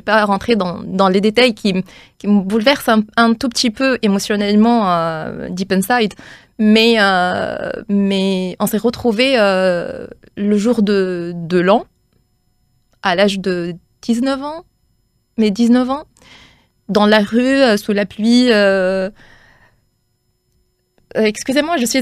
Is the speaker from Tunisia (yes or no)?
yes; Tunisia; je suis de nationalité, je suis arabe. Tout d'abord, je suis venue de North Africa, de l'Afrique du Nord, bien plus précisément, c'est la Tunisie. Donc, j'ai des racines italiennes. J'ai été éduquée par des Français.